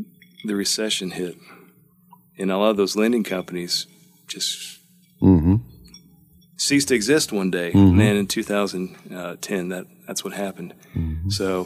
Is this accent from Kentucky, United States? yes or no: yes; Louisville, Kentucky, United States; But, I grew up in Louisville. I went to Male High School and mm-hmm. Went to Georgetown College for a year and then came to the University of Kentucky.